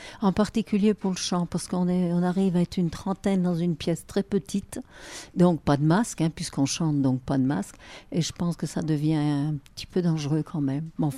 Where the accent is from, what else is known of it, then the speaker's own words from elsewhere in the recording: Auvergne-Rhône-Alpes, France; Je suis d'origine de Haute-Savoie.